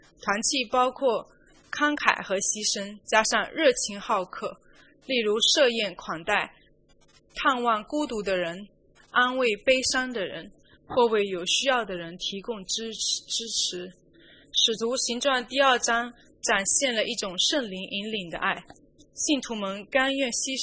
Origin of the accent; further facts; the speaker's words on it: Singapore; 我来自新加坡，那里没有牧羊场。我第一次来澳大利亚时